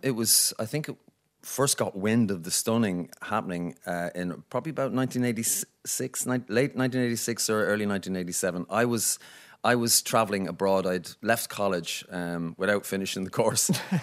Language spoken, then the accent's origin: English; London, United Kingdom; born there; So there's five siblings. There's me and Steve, Anna and Helen, and Vincent. So we were all bar Vinny were born in London. Our parents met in London.